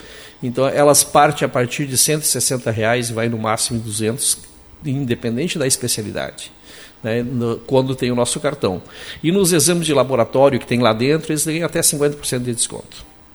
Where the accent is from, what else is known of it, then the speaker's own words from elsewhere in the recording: São Gabriel, Rio Grande do Sul, Brazil; eu nasci lá e me criei em São Gabriel.